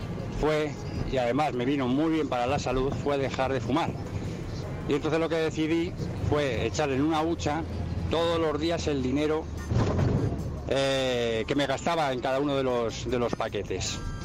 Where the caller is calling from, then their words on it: Madrid, Community of Madrid, Spain; de Madrid.